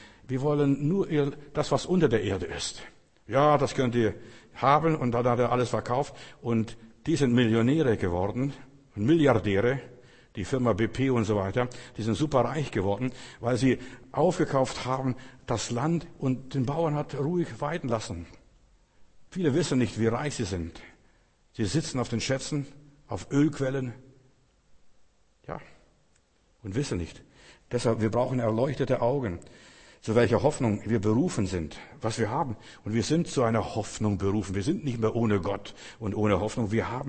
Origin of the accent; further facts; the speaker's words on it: Germany; born there; Ich bin als Deutscher geboren, aber das habe ich gar nicht gewusst, ob ich Deutscher bin oder nicht und so weiter.